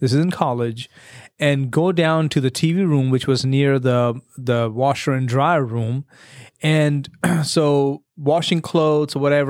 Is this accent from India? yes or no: yes; India; now in United States; And I grew up in a big city. My hometown, now it's 500,000 people.